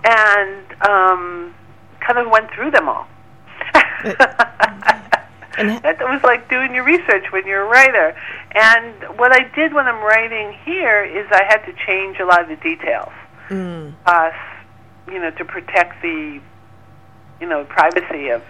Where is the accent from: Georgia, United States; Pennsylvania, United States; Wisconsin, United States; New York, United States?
New York, United States; when I mentioned I'm from New York, I walk down the street, I get a bad or a good feeling.